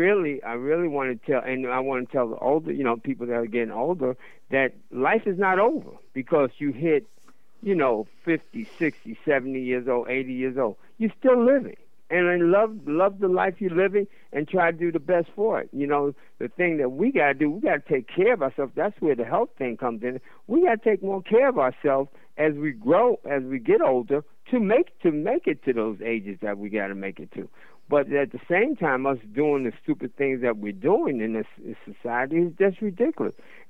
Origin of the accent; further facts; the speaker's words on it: New York City, New York, United States; growing up in Harlem, you know, you go through those transitions.